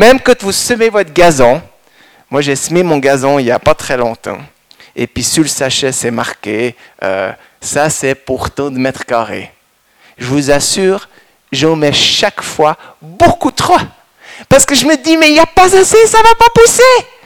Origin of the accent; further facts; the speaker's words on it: Moudon, Vaud, Switzerland; moi je viens de Moudon, puis longtemps je disais, ah Moudon c'est quand même difficile, hein, on a un peu de peine.